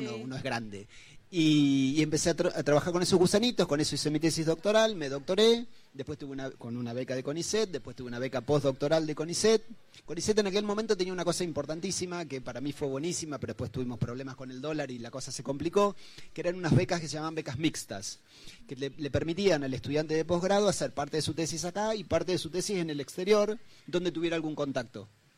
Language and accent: Spanish; Nueve de Julio, Buenos Aires Province, Argentina; Yo también en mi pueblo, en 9 de julio, y estudié en una escuela pública, una escuela del Estado.